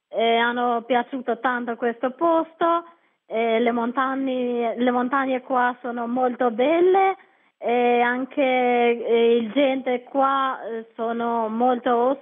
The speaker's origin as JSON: {"language": "Italian", "town": "Kelmend", "region": "Shkodër County", "country": "Albania", "second_language": "Italian", "said": "io da 2 anni lavoro in ufficio turistico in Tamara, sono da Kelmen."}